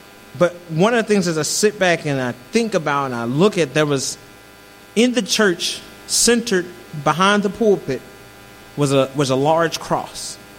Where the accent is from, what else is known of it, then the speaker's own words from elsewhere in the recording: Jackson, Mississippi, United States; I grew up in Jackson, Mississippi, and I attended church because that was the expectation, not because I just wanted to be there.